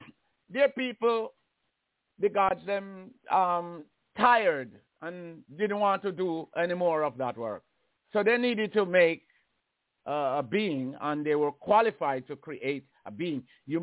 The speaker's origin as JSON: {"language": "English", "country": "Jamaica", "moved": "yes", "lives_now": "United States", "said": "I come from Jamaica and come to America."}